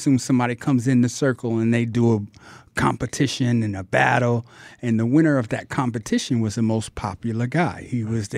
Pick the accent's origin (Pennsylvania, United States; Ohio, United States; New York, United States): New York, United States; New York City; I was born and raised in Harlem.